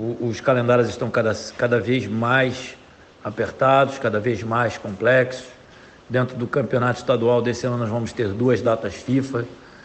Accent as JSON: {"language": "Portuguese", "region": "Rio de Janeiro", "country": "Brazil", "said": "nós todos que somos aqui do Rio de Janeiro"}